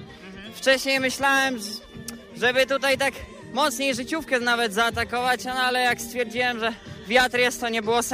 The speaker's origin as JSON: {"language": "Polish", "town": "Kampinos", "region": "Masovian Voivodeship", "country": "Poland", "said": "jestem spod Warszawy, Campinos dokładnie."}